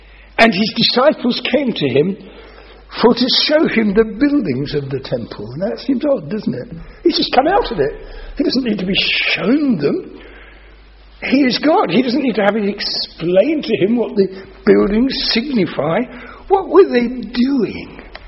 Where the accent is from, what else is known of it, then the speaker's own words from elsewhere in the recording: London, United Kingdom; I'm a Londoner, and I've had ministries in London.